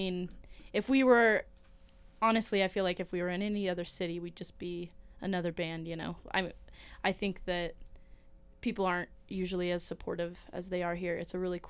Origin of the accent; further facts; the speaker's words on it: California, United States; I am from Southern California, and I used to play fill-in drums for her previous band.